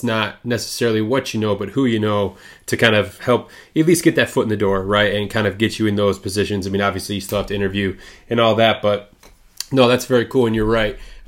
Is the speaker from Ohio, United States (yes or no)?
no; Lewiston, Michigan, United States; I grew up east of you, small town called Lewiston, yep.